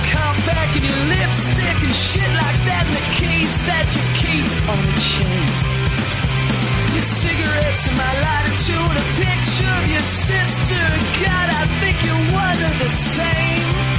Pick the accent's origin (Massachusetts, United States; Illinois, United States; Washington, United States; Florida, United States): Illinois, United States; Chicago; I'm going to bring it back to Chicago. My hometown.